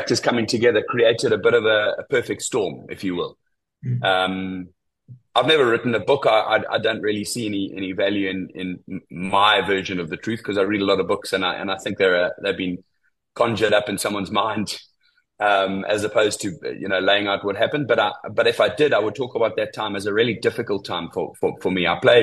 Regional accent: South Africa; As a South African public, we put quite a lot of pressure on the players and the representatives of the country.

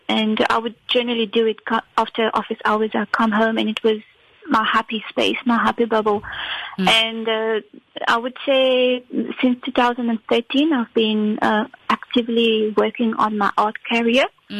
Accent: Mauritius; I am an African, you know. I grew up in Mauritius, but as you all know, Mauritius is an African country.

